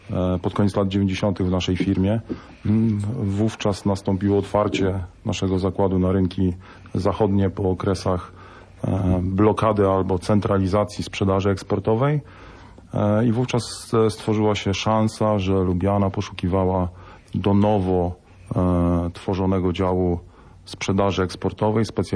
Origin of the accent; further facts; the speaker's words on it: Kościerzyna, Pomeranian Voivodeship, Poland; Też tutaj.